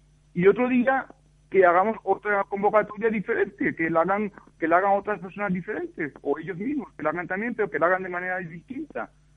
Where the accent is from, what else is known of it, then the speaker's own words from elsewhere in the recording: Valencian Community, Spain; Yo soy valenciano y valencianista toda mi vida